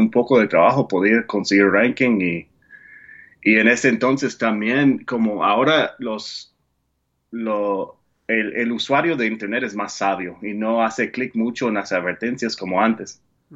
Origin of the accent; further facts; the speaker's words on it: United States; Spanish is a second language; primero soy 800.000% gringo.